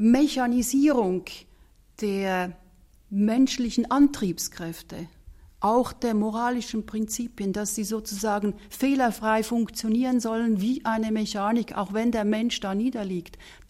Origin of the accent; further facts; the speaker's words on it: Switzerland; ich sage das als Schweizerin mit drei deutschen Großeltern